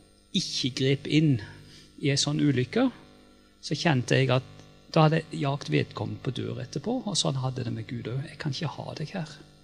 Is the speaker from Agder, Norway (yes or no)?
yes; Agder, Norway; når jeg vokste opp på Sørlandet på 60- og 70-tallet